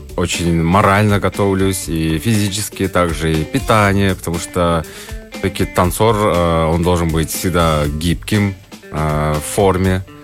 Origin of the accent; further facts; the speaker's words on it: Kyrgyzstan; Я первый кыргыз именно в этой батле